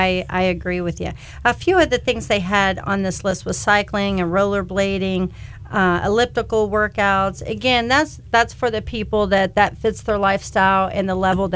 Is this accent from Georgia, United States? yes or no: no; Kentucky, United States; I grew up in Kentucky, so we operate on home remedies back home.